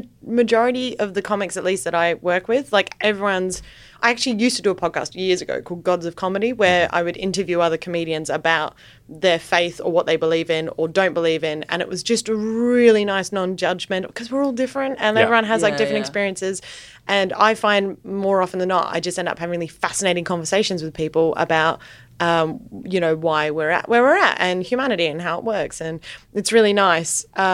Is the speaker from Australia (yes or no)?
yes; Adelaide, South Australia, Australia; moved away; because I'm from Adelaide and nothing really got filmed out, you know, or nothing of sort of international note. Where I grew up.